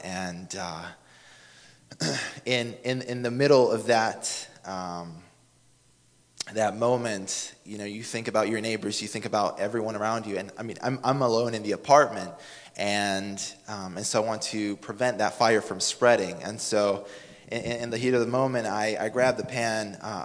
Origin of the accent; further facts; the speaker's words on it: Savannah, Georgia, United States; I come from Savannah.